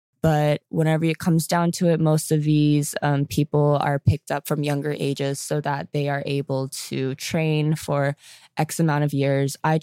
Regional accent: United States; But I was like, I'm just American.

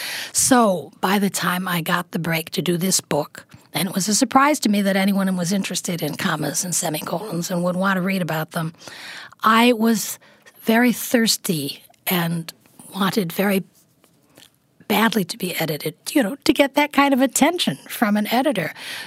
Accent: Vermont, United States; now in New York, United States; I came to New York from Vermont.

